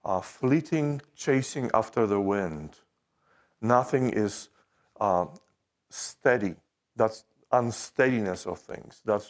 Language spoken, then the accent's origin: English; Poland; I grew up in Poland, in the Polish Bible, that's how the book of Ecclesiastes is called.